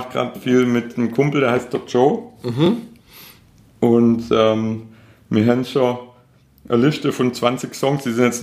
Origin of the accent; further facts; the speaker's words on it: Baden-Württemberg, Germany; accent: Stuttgart Swabian; ich habe ja eher so das Stuttgarter Schwäbisch.